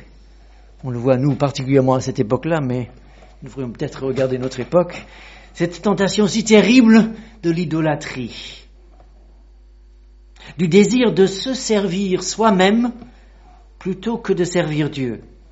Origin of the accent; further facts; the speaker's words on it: United Kingdom; moi, je viens du Royaume-Uni.